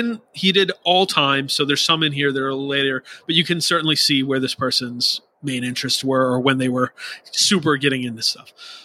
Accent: Rhode Island, United States; I grew up in Rhode Island going to Boston / Worcester and Providence area shows in the very early 2000s.

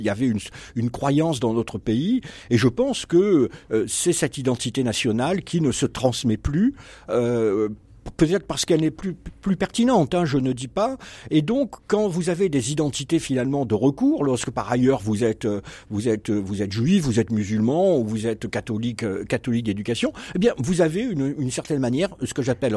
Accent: France; vous savez, je suis français

